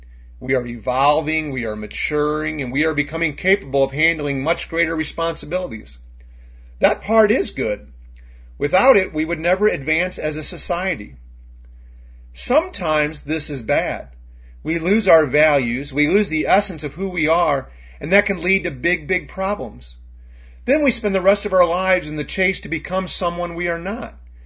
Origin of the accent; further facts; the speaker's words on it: Jennings, Missouri, United States; I grew up in Jennings, Missouri. It would be hard to imagine a less pretentious place than Jennings in the 1960s and 1970s.